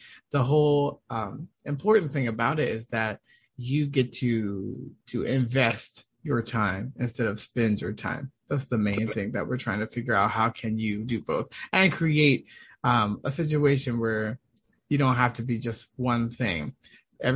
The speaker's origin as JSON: {"language": "English", "town": "Washington", "region": "District of Columbia", "country": "United States", "said": "but I'm originally from Washington, D.C., Maryland area."}